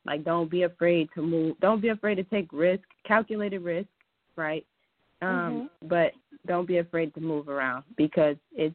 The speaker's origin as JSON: {"language": "English", "region": "New Jersey", "country": "United States", "lives_now": "Ohio, United States", "said": "Like, I'm from New Jersey, right? I'm not going to lie to you. I never really imagined being in Ohio."}